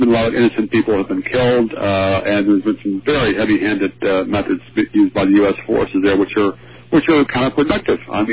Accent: Virginia, United States; even though he was born in my home state of Virginia.

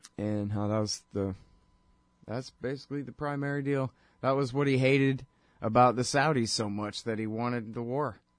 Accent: Texas, United States; I always get those things confused because, well, you know, I'm from Texas.

